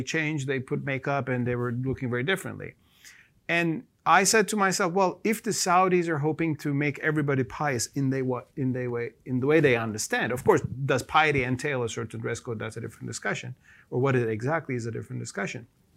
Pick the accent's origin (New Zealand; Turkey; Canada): Turkey; Istanbul; that was a flight I had from Riyadh to Istanbul, my hometown back then, you know, 2013.